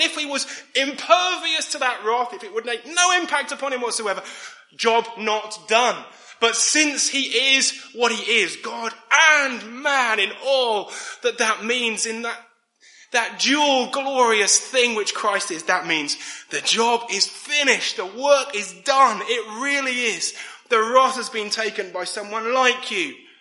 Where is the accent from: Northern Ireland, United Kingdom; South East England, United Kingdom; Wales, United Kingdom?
South East England, United Kingdom; You know, I grew up in Buckinghamshire in just north of London